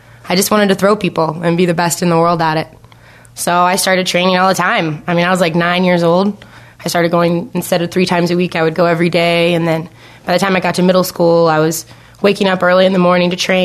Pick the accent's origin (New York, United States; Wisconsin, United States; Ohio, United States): Ohio, United States; It was in Indiana. I grew up in Ohio.